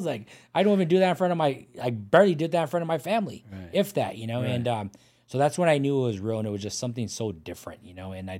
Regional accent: Pomona, California, United States; parking lot, in downtown Pomona. I was driving, I think from a construction site, and I stopped in my hometown.

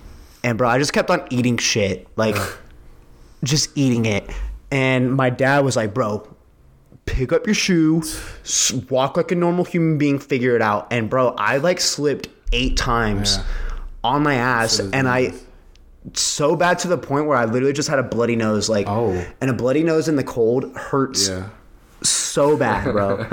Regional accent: Las Vegas, Nevada, United States; I'm born and raised in Las Vegas and I've seen snow like 3 times out here.

